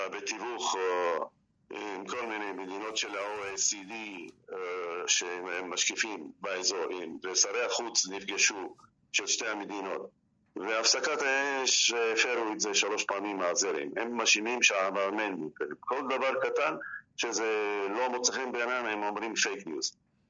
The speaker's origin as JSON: {"language": "Hebrew", "town": "Jaffa", "region": "Tel Aviv District", "country": "Israel", "tie": "born or raised there", "said": "כן, אני יליד הארץ מצד אבא, דור שביעי, מיפו, ומצד אבא, אמא שלי נולדה בלבנון, מהמשפחות הארמניות שניצלו מהשואה הארמנית."}